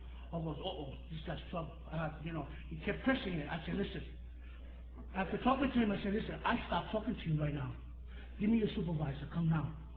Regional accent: New York, United States; Knowing me, I'm from New York, you know, he don't know me.

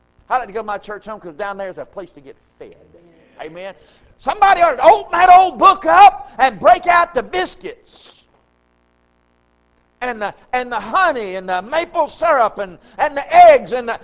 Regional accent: the South, United States; I was raised in the South. We were what's commonly referred to as po-white trash.

